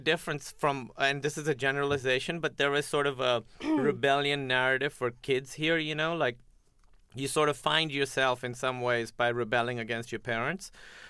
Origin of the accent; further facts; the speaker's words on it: Pakistan; Yeah, and I really thought that the people in the movies were doing the wrong thing.